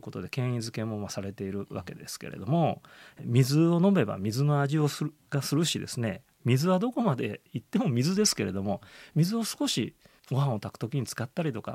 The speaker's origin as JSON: {"language": "Japanese", "region": "Nara", "country": "Japan", "lives_now": "Toyama, Japan", "said": "私はよくこの番組では申し上げているように奈良県出身なので、本当に旅のものなんですけれども、富山に来てまず何を感じたかというと"}